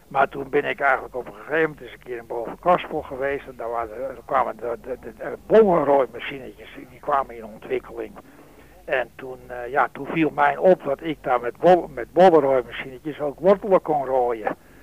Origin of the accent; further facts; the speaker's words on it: Beverwijk, North Holland, Netherlands; Die wortelen die had enkel maar te maken met het feit dat wij uit Beverwijk vandaan kwamen.